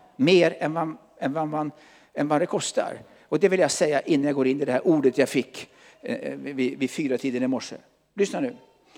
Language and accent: Swedish; Sigtuna, Stockholm County, Sweden; Själv kommer jag alltså från Sigtuna